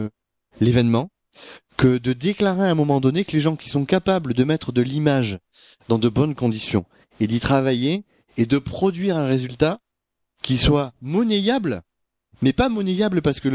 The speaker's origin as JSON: {"language": "French", "country": "France", "said": "Et c'est dans un contexte légal qui n'est pas le même que chez nous en France."}